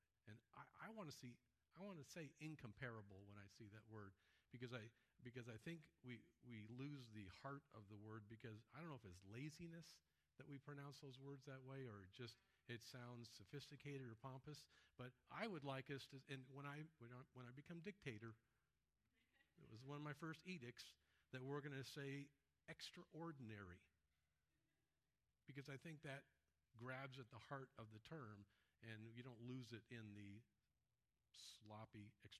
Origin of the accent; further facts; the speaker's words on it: Arizona, United States; growing up in Arizona, I've never seen water.